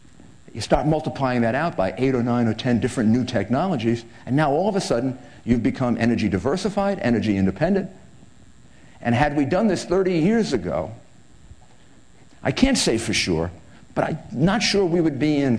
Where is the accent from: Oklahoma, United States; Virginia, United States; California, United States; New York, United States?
New York, United States; wind turbines for my home state of New York.